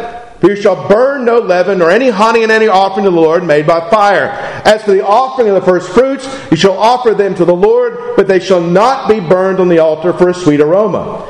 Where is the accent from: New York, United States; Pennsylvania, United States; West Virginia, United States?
West Virginia, United States; Charleston; where I grew up in West Virginia, not too far from where I grew up in Charleston, there used to be these huge salt mines.